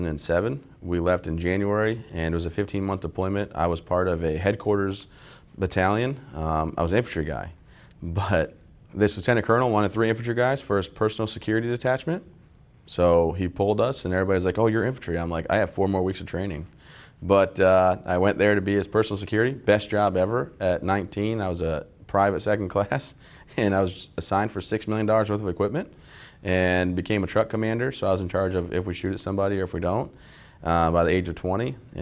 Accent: Vassar, Michigan, United States; I am from Vassar, Michigan, born and raised in a small town right outside of Saginaw and Flint area.

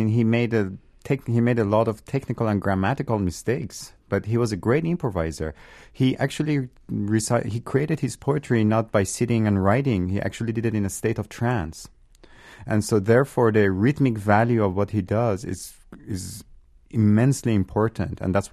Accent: Iran; Actually, when I was growing up in Iran, I was more influenced by what was happening in the West

